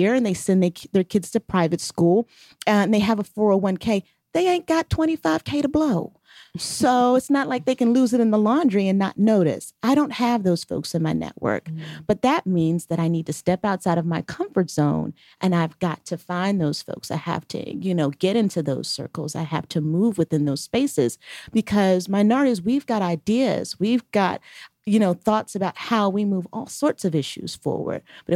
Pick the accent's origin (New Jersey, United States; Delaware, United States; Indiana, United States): New Jersey, United States; Camden; I grew up in Camden, New Jersey, which was the murder capital of the country in 1980s when I was growing up there.